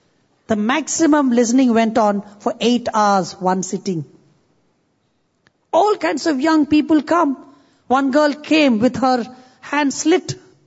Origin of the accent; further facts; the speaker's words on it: India; I come from India.